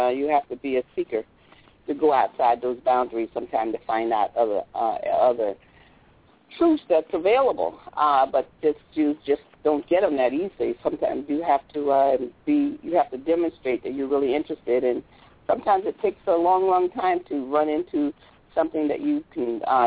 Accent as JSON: {"language": "English", "region": "Florida", "country": "United States", "tie": "born or raised there", "said": "and I grew up in Florida, raised by my grandparents."}